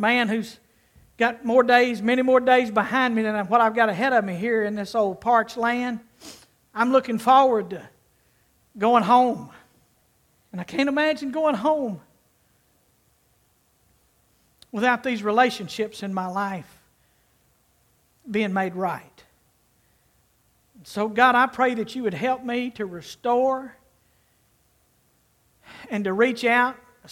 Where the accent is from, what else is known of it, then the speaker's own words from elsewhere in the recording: Clarksville, United States; I pray for my hometown, for Clarksville.